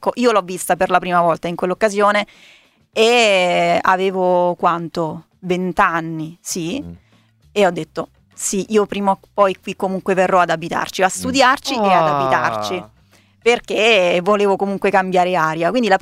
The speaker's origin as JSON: {"language": "Italian", "town": "Rome", "region": "Lazio", "country": "Italy", "moved": "yes", "lives_now": "Milan, Italy", "said": "io mi sono innamorata di Milano in realtà già parecchi anni prima di arrivarci, e lo dico da romana."}